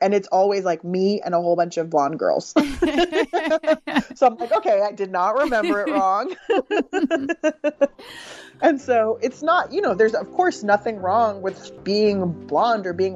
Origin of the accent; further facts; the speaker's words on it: San Diego, California, United States; I grew up in San Diego, which was at the time a very, very segregated place.